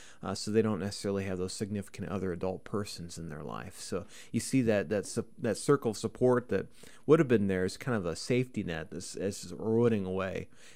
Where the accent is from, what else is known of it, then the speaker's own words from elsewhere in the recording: Bondurant, Iowa, United States; I grew up in Bondurant. So I had neighbors.